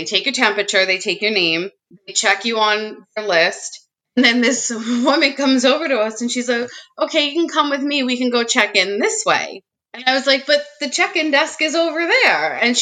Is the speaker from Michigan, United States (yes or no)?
no; Queens, New York, United States; I'm from Rockaway Beach in Queens. So that's what I was just going to say. I'm 10, my whole life, I live 10 minutes from JFK.